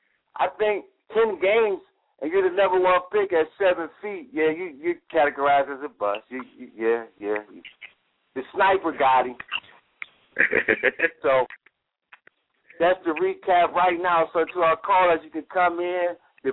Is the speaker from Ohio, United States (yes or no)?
yes; Cleveland, Ohio, United States; my hometown, you know, Cleveland.